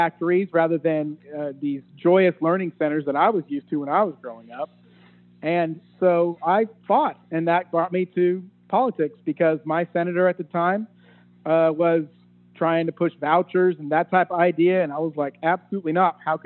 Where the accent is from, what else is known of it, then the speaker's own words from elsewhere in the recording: Norman, Oklahoma, United States; I'm from Norman, wanted to teach in Norman really bad